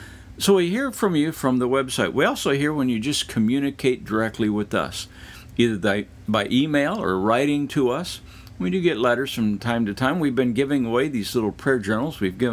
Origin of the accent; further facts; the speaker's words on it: Midwest, United States; Yeah, I remember growing up, I grew up out in the Midwest, and almost always the old farmers would have a notebook in their pocket